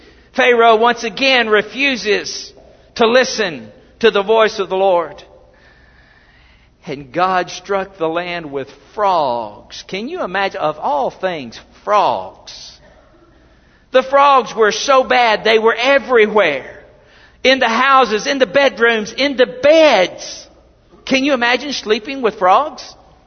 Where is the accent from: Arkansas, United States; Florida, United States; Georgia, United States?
Arkansas, United States; Des Arc; I'm from Des Arc, Arkansas. If you've ever been to Des Arc, there's one thing we have in Des Arc. It's called mosquitoes.